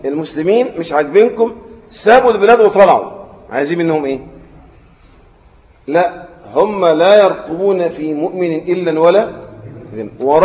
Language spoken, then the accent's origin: Arabic; Egypt; زي عندنا في مصر كل من حكم مصر اسمه ايه؟ فرعون.